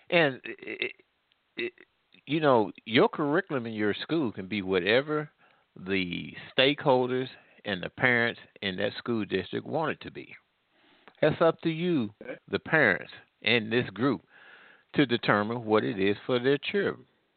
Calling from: Midwest, United States; I'm calling from the Midwest.

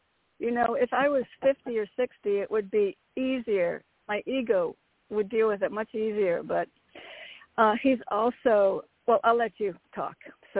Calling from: Connecticut, United States; from Connecticut.

